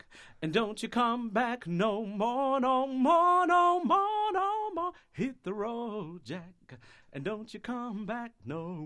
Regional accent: Port Elizabeth, Eastern Cape, South Africa; now in United States; I am from South Africa, Port Elizabeth, Eastern Cape.

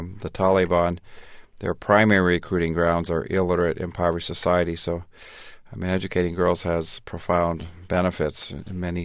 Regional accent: Tanzania; moved away; also born or lived in Minnesota, United States; Well, I grew up in Tanzania. I was born in Minnesota, you know, Garrison Keillor stock, Minnesota Norwegian Lutheran. But when I was 3 months old, my parents went to Tanzania.

